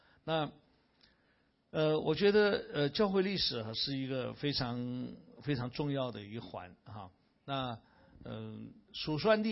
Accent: China; 我是中国人，我怎么要接受这个文化侵略

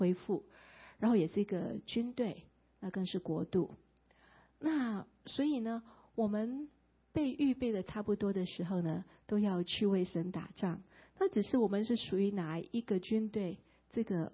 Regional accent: Hong Kong; born there; also born or lived in United States; 我是在香港出生，然后小时候的确是有移民到美国去，但是去的时间不长，因为我去了大概一年吧。

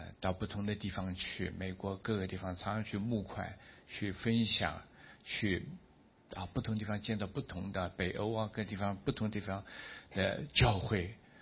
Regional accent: Taiwan; 身为台湾人

